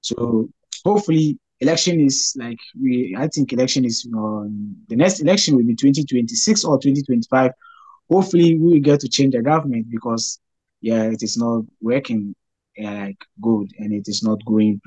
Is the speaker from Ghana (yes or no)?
yes; Kumasi, Ashanti, Ghana; I'm from the city. I'm from Ghana, and I'm from a city called Kumasi, which is the second largest city in Ghana. Accra is the capital city or capital town of Ghana. So I'm from Kumasi, which is a good city.